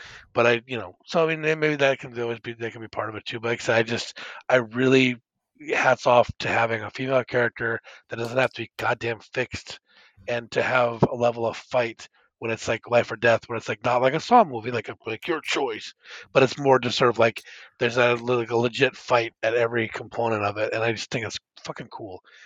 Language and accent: English; Australia; being an Australian filmmaker, the fucking stabbings in this are like, you know, we don't get that in the US really.